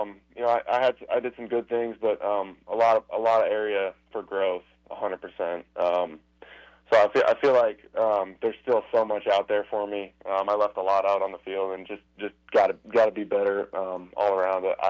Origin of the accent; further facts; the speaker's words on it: Indiana, United States; Man, I love it. Love the people there. Love the atmosphere. You know, definitely home for me.